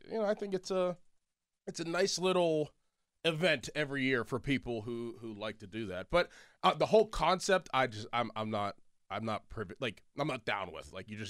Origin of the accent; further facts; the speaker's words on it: Pennsylvania, United States; Obviously, I grew up in West Allegheny. It's all woods and just farms, and you know, we're country boys out there.